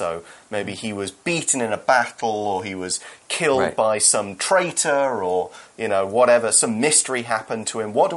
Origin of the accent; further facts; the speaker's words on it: United Kingdom; So here's an example from my home country. Buckingham Palace in London